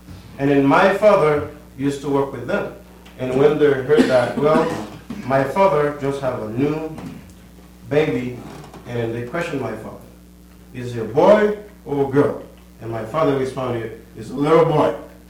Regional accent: Haiti; today, you will hear my childhood life story growing up in Haiti.

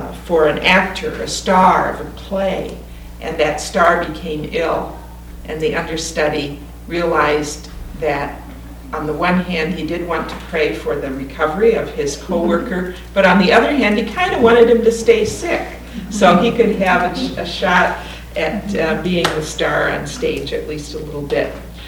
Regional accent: Missouri, United States; I mean, I grew up in Missouri Synod Lutheran in Missouri, and I was taught that dancing was wrong.

